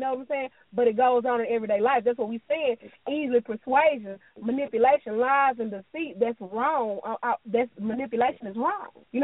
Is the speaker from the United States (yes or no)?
yes; Dallas, Texas, United States; hey, I'm from Dallas, Texas, Pleasant Grove.